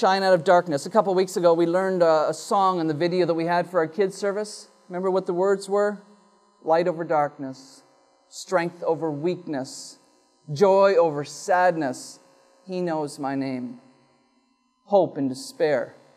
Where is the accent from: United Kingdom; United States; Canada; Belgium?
Canada; I don't know, as a Canadian, I somehow have this view that I can get transformation and redemption without any pain.